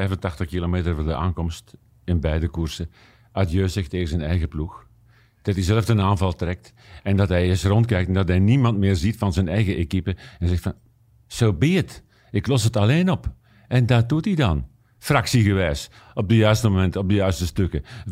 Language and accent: Dutch; Belgium; Ik hoop uit de grond van mijn hart en als Belg